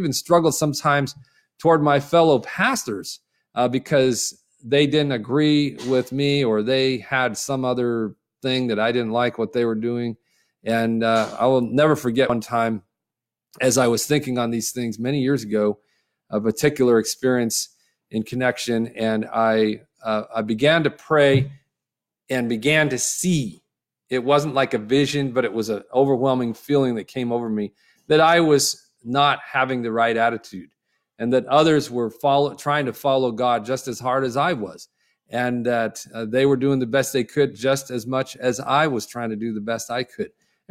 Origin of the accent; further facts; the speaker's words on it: Upland, California, United States; You may know about Upland, California, or the Ontario Airport that's right near there. And I grew up in Upland.